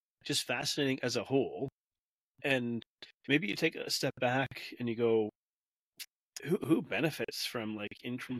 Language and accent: English; Canada; like as a Canadian, I think I have, you know, I support in a sense like human rights.